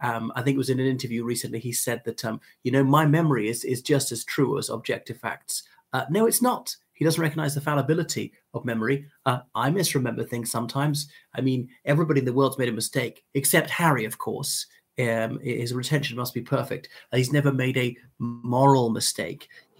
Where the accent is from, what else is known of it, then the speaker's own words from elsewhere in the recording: Ireland; from Ireland.